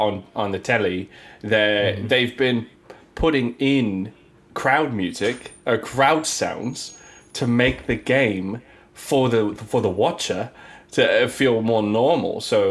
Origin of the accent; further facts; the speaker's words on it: London, United Kingdom; Well, born and raised in South London